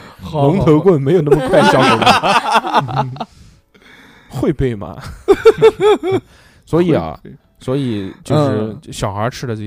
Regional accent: China; 我是中国人，

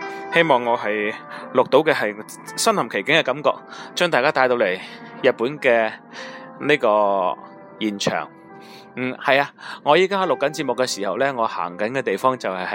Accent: Guangzhou, Guangdong, China; 咁啊喺呢度感觉就系佢唔似我哋广州人

